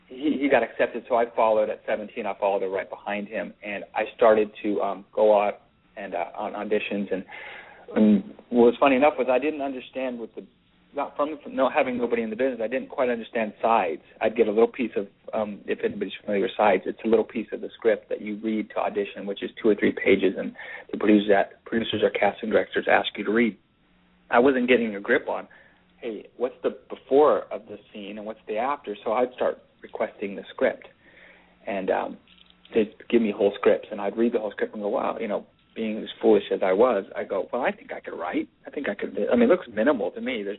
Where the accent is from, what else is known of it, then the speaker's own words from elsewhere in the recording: California, United States; also born or lived in El Centro, California; Although I was born in El Centro, California, I was raised in the Valley of Sacramento. So the Central California was our playground.